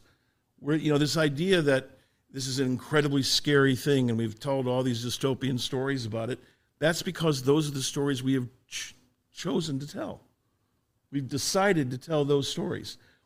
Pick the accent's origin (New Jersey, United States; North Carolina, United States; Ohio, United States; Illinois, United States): Ohio, United States; I'm from Ohio originally.